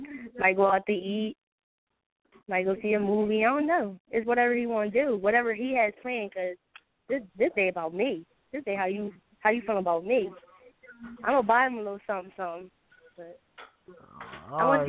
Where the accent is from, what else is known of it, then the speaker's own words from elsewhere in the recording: Camden, New Jersey, United States; I was born and raised in North Camden.